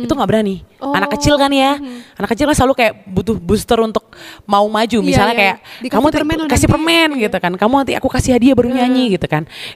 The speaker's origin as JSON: {"language": "Indonesian", "region": "Java", "country": "Indonesia", "accent": "Javanese (medok)", "said": "Karena dulu suara aku tuh medok banget Moy. Medok banget."}